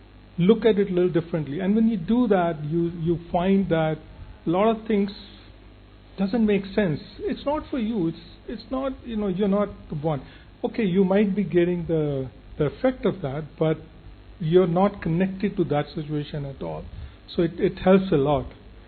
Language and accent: English; Mississauga, Ontario, Canada; I'm from Mississauga, Canada.